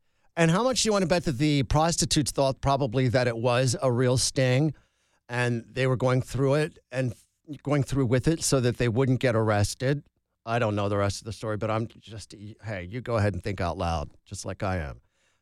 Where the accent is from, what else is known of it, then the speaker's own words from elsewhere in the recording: San Antonio, Texas, United States; So this is great because I grew up in San Antonio